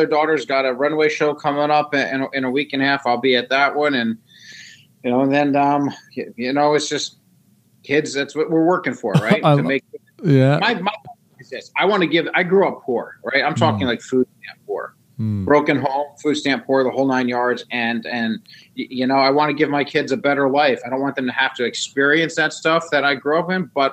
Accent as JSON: {"language": "English", "region": "New York", "country": "United States", "also_born_or_lived": "Ohio / Arizona", "moved": "as an adult", "lives_now": "Florida, United States", "said": "So I mean, I'm originally from New York, right? But I've lived everywhere from Ohio to Arizona."}